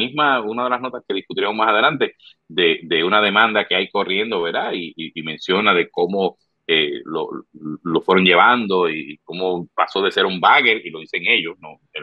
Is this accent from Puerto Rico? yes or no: yes; Puerto Rico; Y oye, te soy honesto, como puertorriqueño, el que ellos hablen, porque repiten mucho Puerto Rico